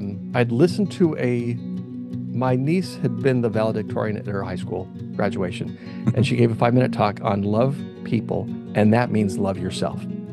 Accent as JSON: {"language": "English", "region": "California", "country": "United States", "tie": "born or raised there", "also_born_or_lived": "Utah", "said": "I grew up in California, served a mission, Portugal for 2 years. Lisbon, Portugal."}